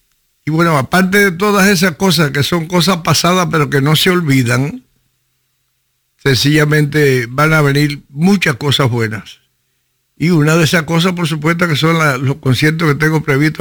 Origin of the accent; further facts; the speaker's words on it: Cuba; si no hubiera nacido para ser lo que soy, un músico cubano, un músico